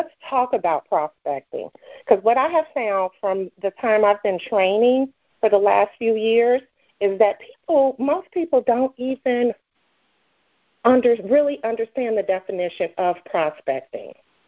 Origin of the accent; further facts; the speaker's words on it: Chicago, Illinois, United States; now in Fort Worth, United States; I'm originally from, born and raised in Chicago, live in Fort Worth right now